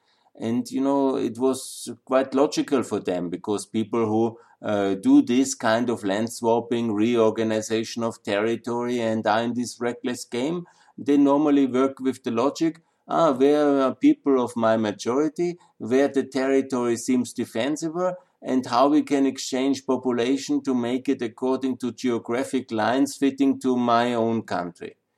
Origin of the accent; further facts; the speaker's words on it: Austria; You know, I'm a European. I'm from Austria.